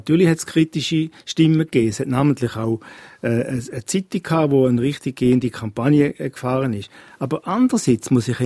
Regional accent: Appenzell, Switzerland; ich bin Appenzeller und wenn man mich herausfordert, dann bleibe ich erst recht.

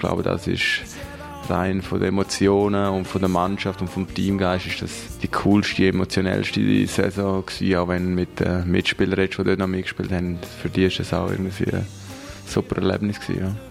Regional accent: Celerina, Graubünden, Switzerland; also born or lived in Davos; ich bin 32. Ich bin in Engadin geboren, in Zellerine, dort aufgewachsen

